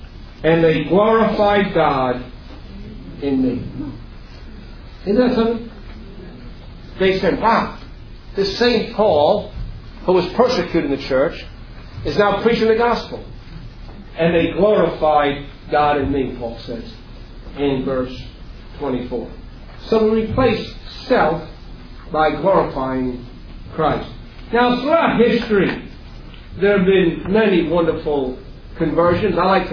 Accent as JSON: {"language": "English", "town": "Queens", "region": "New York", "country": "United States", "tie": "born or raised there", "said": "I had so many worldly friends growing up in Queens"}